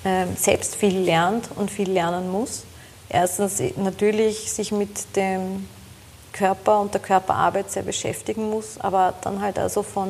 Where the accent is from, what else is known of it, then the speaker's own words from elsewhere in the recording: Guntramsdorf, Lower Austria, Austria; wir sind ja aus Guntramsdorf